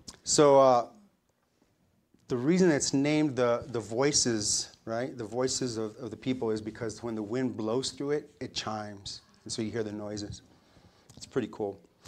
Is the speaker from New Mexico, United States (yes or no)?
yes; New Mexico, United States; I'm from New Mexico, and the only river I know is just mud, right?